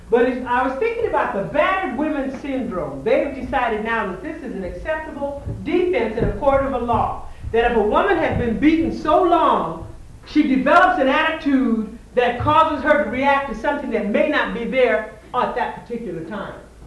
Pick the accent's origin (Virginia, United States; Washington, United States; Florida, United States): Washington, United States; Yakima; growing up, there was a saying, and I grew up in Yakima, by the way